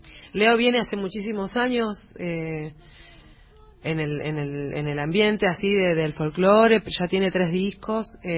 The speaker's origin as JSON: {"language": "Spanish", "region": "Chubut", "country": "Argentina", "said": "yo soy de Chubut y él es de Tucumán."}